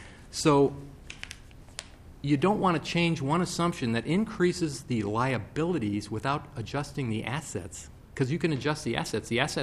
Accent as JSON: {"language": "English", "region": "Scotland", "country": "United Kingdom", "said": "I'm Scottish. Full disclosure, I'm Scottish."}